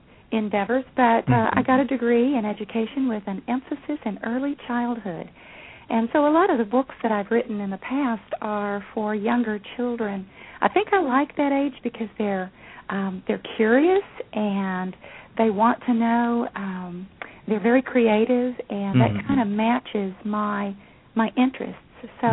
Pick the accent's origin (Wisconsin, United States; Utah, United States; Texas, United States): Texas, United States; Well, I was born and raised in Texas, in West Texas, where there are very few trees.